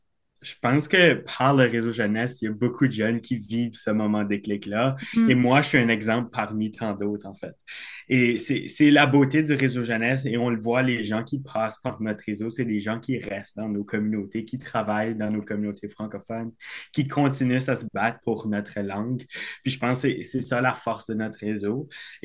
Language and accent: French; New Brunswick, Canada; Je suis originaire du nord-ouest du Nouveau-Brunswick. Et pour moi, c'était un milieu très proche de la frontière du Québec, un milieu très majoritaire francophone.